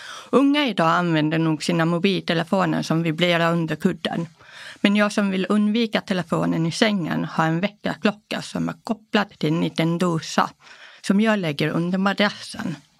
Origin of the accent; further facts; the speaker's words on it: Sweden; first language Polish; Så jag växte upp i Sverige med polska som hemspråk och svensk teckenspråk parallellt med skriven svenska och tal i skolan.